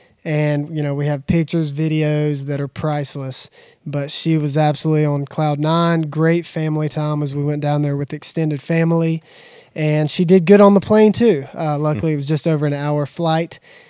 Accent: Asheboro, North Carolina, United States; So I grew up here in Asheboro and came through, to keep it short.

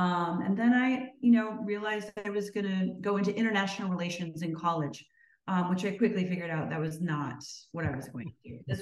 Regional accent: Minneapolis, Minnesota, United States; I grew up in Minneapolis, Minnesota.

